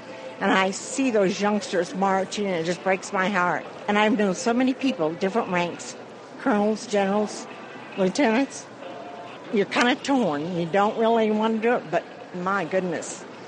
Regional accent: Oklahoma, United States; I'm from Oklahoma. In Fort Sill, where it's a large artillery base

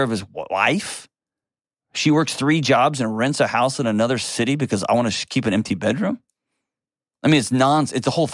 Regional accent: Texas, United States; I'm all about ranches. I'm from Texas. I love me a good ranch.

